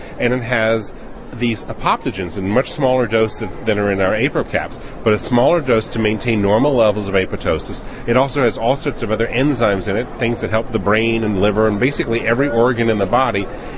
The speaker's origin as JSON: {"language": "English", "town": "Maui", "region": "Hawaii", "country": "United States", "said": "I'm from Maui, Hawaii. It's a good place to live."}